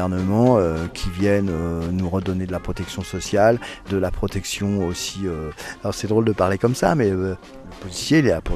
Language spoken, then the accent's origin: French; Saint-Nazaire, Pays de la Loire, France